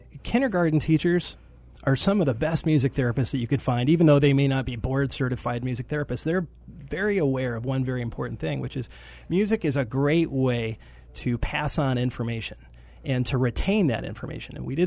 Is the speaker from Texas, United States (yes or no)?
no; New York, United States; I have very strong memories as a child growing up in New York where my parents were very diligent about getting me out into places that sometimes make kids uncomfortable.